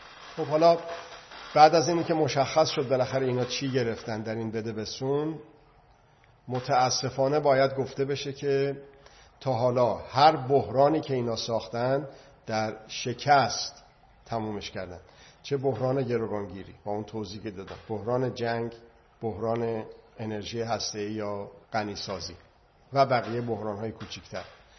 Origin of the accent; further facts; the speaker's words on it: Iran; من ایرانی باید ایران باشه که بگم من ایرانی هستم؟ باید ایران باشه.